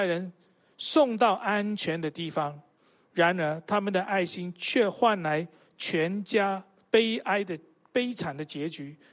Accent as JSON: {"language": "Chinese", "country": "Hong Kong", "said": "特别现在我在香港，因为我从香港来的"}